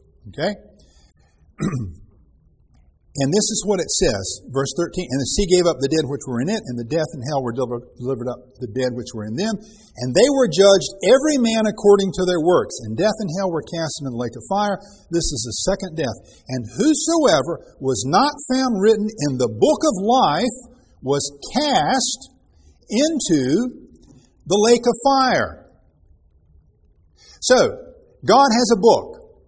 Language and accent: English; Raleigh, North Carolina, United States; born there; Now, when I was born in Raleigh, I became a U.S. citizenship by virtue of my birth, right?